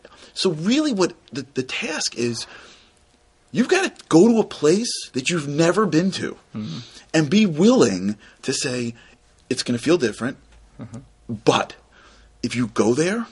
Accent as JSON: {"language": "English", "country": "United States", "said": "I'm American."}